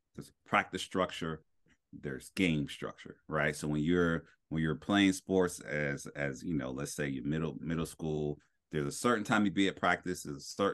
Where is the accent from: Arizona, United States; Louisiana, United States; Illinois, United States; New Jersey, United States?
New Jersey, United States; Newark; also born or lived in Allentown; I grew up in Newark, New Jersey. So there was a plot of field.